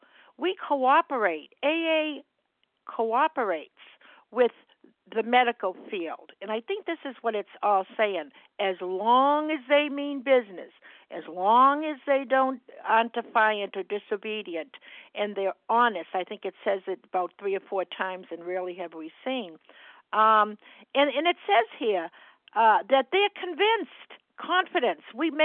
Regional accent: Massachusetts, United States; I'm from Massachusetts, a recovered compulsive overeater.

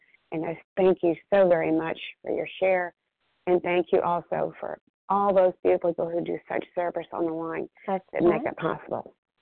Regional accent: Athens, Georgia, United States; I'm from Overeater from outside Athens, Georgia.

